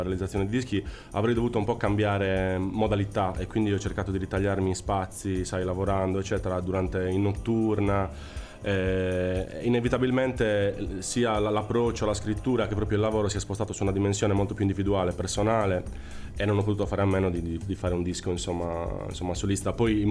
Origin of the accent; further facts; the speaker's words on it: Nulvi, Sardinia, Italy; also born or lived in Sassari; questo disco nasce tra le colline di Nulvi, che è il mio paese d'origine, nel quale sono tornato ad abitare dopo, come dicevi tu, appunto 10 anni di Primo Chef, anni nei quali ho abitato a Sassari.